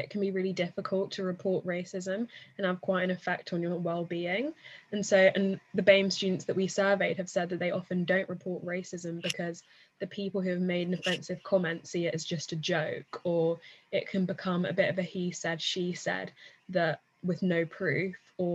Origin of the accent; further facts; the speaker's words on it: London, United Kingdom; also born or lived in United States; So I tell people I'm from London. "No, where were you born?" I tell them I was born in America. No, where are your parents from? Well, I tell them my mum is American and my dad is Scottish.